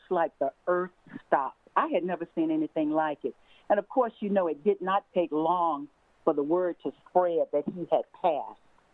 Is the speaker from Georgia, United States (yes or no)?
yes; Athens, Georgia, United States; And I grew up in Athens, Georgia.